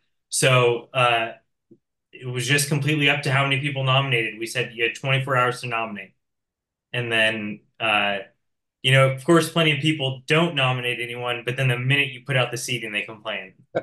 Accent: Los Altos, California, United States; I grew up in Los Altos.

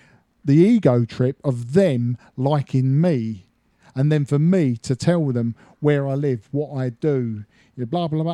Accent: Australia; I'm Australian, mate. Whinging pom.

